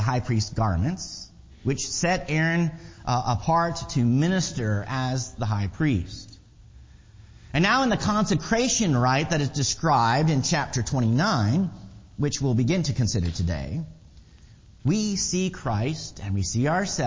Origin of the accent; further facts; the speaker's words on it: Maryland, United States; Near where I grew up in Maryland, there was a full-service butcher shop